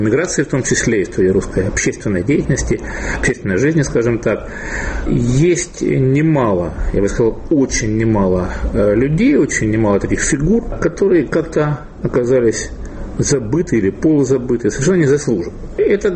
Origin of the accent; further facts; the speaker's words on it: Rostov-on-Don, Rostov Oblast, Russia; Уроженец моего родного города Ростова-на-Дону